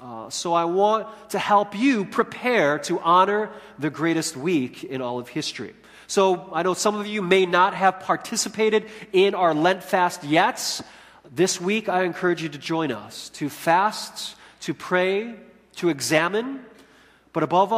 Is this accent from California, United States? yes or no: no; Chicago, Illinois, United States; You know, when I was growing up in Chicago, the culture of our churches throughout the city, at least amongst the Korean community, was to have annual volleyball tournaments.